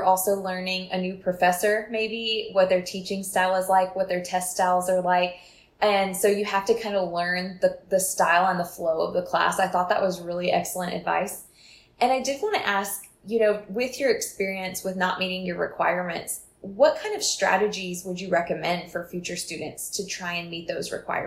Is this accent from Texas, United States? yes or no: yes; Texas, United States; also born or lived in Oklahoma; so I'm from Texas. I did my bachelor's in Oklahoma.